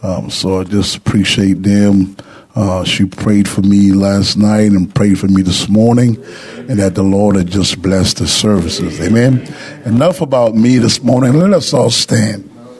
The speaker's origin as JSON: {"language": "English", "town": "Tampa", "region": "Florida", "country": "United States", "tie": "born there", "said": "I was born in Tampa, Florida."}